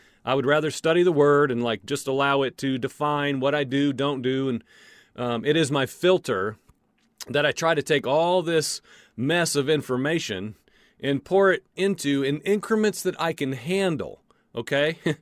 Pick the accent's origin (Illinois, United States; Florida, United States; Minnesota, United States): Illinois, United States; I'm from Illinois, and so the X on the spot, if I remember right, is like within an hour of where I grew up.